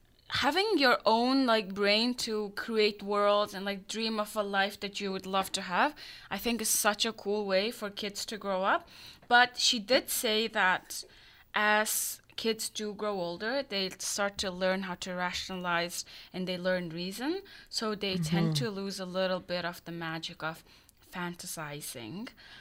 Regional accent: Vancouver, British Columbia, Canada; I'm from Vancouver, that's why.

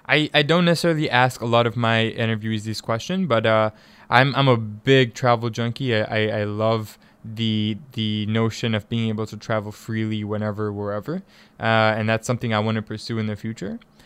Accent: Tanzania; also born or lived in Kenya; I'm from Tanzania. I grew up in East Africa. I'm from Tanzania. I grew up in Tanzania and Kenya. And I've been to South Africa.

